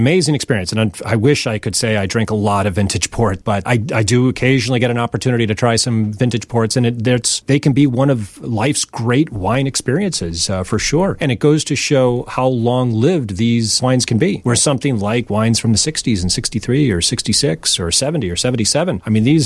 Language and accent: English; Chicago, Illinois, United States; I'm a Chicagoan